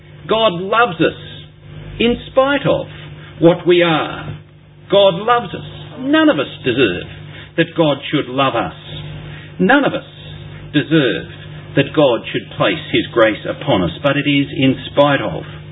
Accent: Sydney, New South Wales, Australia; I grew up at Randwick in Sydney, down on the southern shore of the harbour.

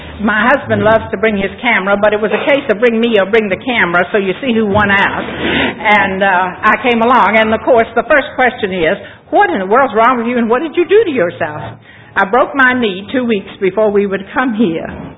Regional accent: Virginia, United States; moved away; I don't have any Texas accent at all. I grew up in Virginia, and that is a state on our East Coast, and the way I speak comes from Virginia.

